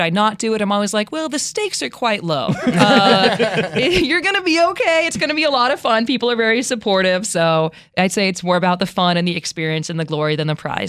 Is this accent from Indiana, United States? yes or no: no; California, United States; now in Washington, United States; Yeah, I grew up in the Silicon Valley area, California. I've been in D.C. for 13 years.